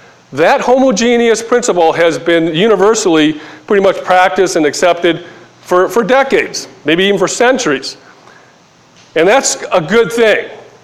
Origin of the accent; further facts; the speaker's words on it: Michigan, United States; I was an Asian American growing up in Michigan. And some of you have been around here, you know a little bit about my background. I grew up in a suburb of Detroit, Michigan that was 99.9% Caucasian.